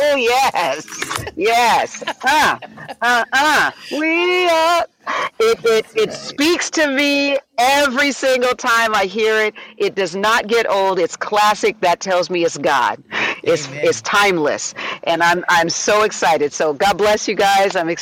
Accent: Tacoma, Washington, United States; I'm in the water, well, at the water, Rest in Place, Washington, but I'm hailing from Tacoma, Washington.

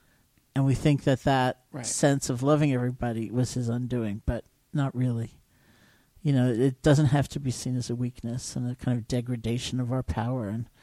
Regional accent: New York, United States; I couldn't, I'm a New Yorker.

